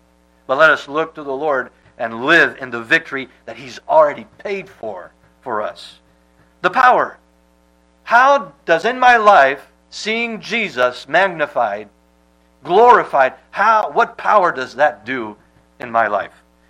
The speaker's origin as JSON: {"language": "English", "country": "France", "tie": "born or raised there", "said": "I remember when growing up in France, I went to the public school."}